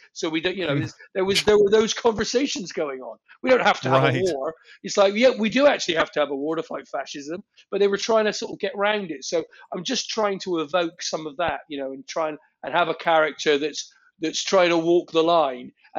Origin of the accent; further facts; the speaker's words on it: England, United Kingdom; I love his accent, and I'm English.